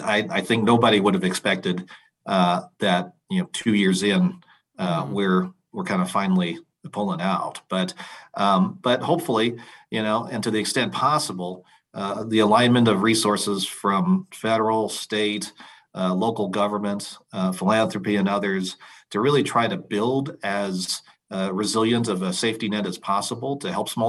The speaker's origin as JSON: {"language": "English", "town": "Spokane", "region": "Washington", "country": "United States", "tie": "born or raised there", "said": "I grew up in Spokane, like you said, and my family has been in the small Chinese restaurant business for several decades."}